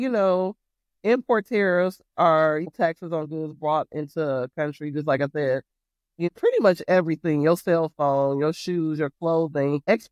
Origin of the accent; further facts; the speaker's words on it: Detroit, Michigan, United States; So for example, I'm from Detroit, you know, I'm from the hood.